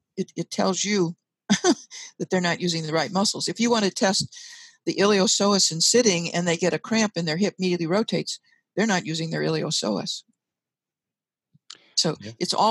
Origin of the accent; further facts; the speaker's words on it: St. Louis, Missouri, United States; Because I was born in St. Louis, and I still live here.